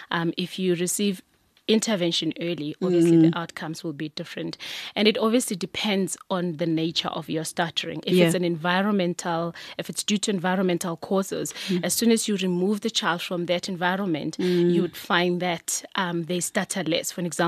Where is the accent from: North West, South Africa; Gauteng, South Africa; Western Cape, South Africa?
Gauteng, South Africa; Pretoria; Yes, I grew up in Pretoria. Look, my childhood was nothing out of the ordinary, but we were protected